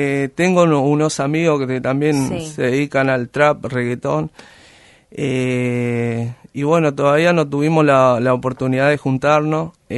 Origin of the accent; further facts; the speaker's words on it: Misiones, Argentina; now in Río Grande, Argentina; porque soy de Misiones.